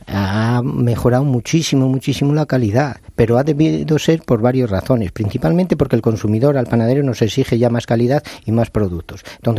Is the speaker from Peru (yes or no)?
no; León, Castile and León, Spain; Yo que soy de León